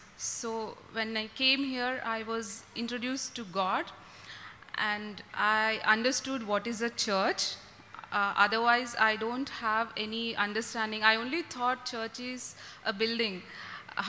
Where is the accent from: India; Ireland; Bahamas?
India; Hyderabad, Telangana; Hello everyone, I'm from Hyderabad.